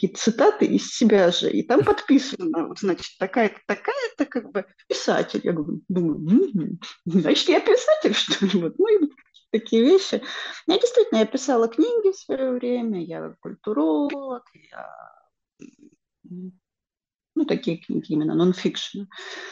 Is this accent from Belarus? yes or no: no; Khmelnytskyi Oblast, Ukraine; first language Ukrainian; Russian is a second language; also born or lived in Russia; я в существенной степени росла в Украине. То есть украинский – это мой родной язык, на котором я, ну, как бы начинала говорить вот с самого раннего детства.